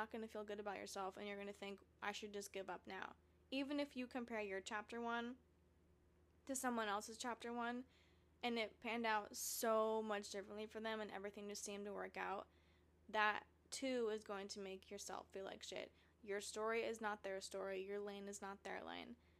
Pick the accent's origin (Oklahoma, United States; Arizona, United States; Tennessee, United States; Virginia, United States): Arizona, United States; obviously he grew up in New Jersey and I grew up in Arizona.